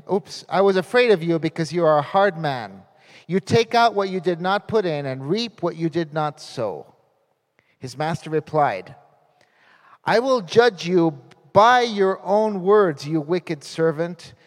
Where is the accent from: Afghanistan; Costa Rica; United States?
Costa Rica; possibly I grew up in Costa Rica, and maybe Costa Rican companies don't do that very much